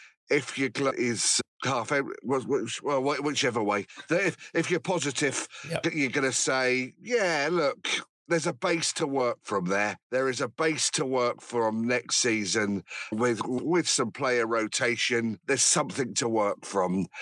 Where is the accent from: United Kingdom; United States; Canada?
United Kingdom; Chesham, South East England; now in Wendover, United Kingdom; Because I'm from Chesham, and I nearly said Chesham. Originally, we moved to Wendover.